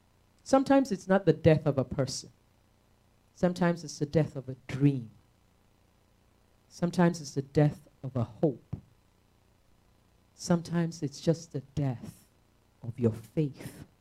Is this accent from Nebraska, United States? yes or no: no; Texas, United States; born there; Because from my accent, you can tell that I was born in Texas, right?